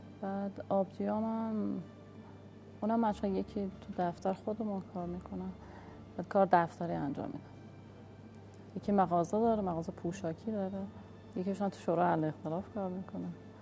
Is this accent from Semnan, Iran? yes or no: no; Kerman, Iran; بله، شمال غربی کرمان.